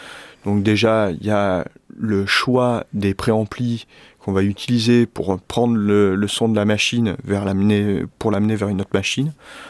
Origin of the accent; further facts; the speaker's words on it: Marseille, Provence-Alpes-Côte d'Azur, France; Bah, je suis originaire de Marseille et puis voilà.